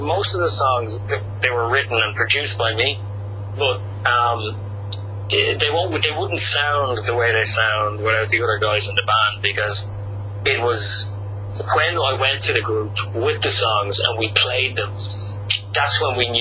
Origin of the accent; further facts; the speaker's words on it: Dublin, Leinster, Ireland; now in Paris, France; I'm from Dublin, originally.